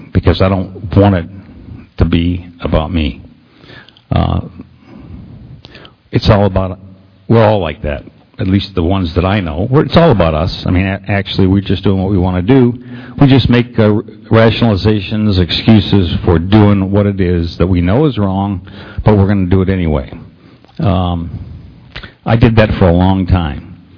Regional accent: Detroit, Michigan, United States; I'm originally from the Detroit area, and we had this awful traffic problem at 5 o'clock in the afternoon

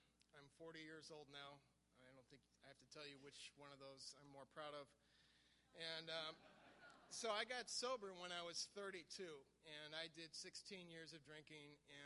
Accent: Milwaukee, Wisconsin, United States; But I remember having a great home and growing up in Milwaukee, Wisconsin, and thinking, you know, that, you know, I had a pretty good life here.

